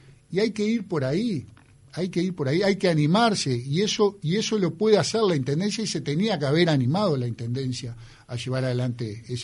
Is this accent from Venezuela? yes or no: no; Canelones, Uruguay; como canario tenemos que saber venderlo